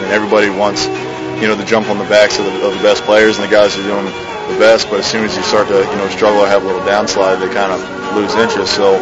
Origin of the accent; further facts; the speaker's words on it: Baltimore, Maryland, United States; I remember the same way, especially growing up in Baltimore.